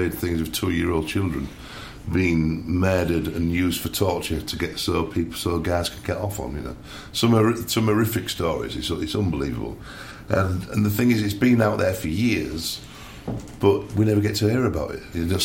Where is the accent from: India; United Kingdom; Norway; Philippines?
United Kingdom; England; now in United States; I mean, I'm English from England